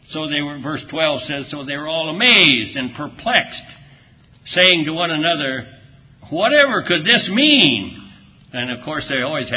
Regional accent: Nebraska, United States; And I said, well, I was born and reared in Nebraska.

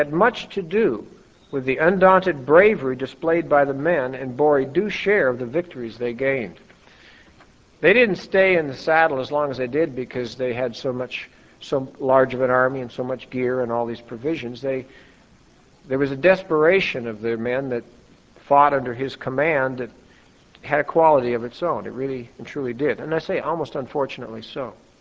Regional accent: Northwest, United States; and I'm a northern boy, I grew up in the Northwest

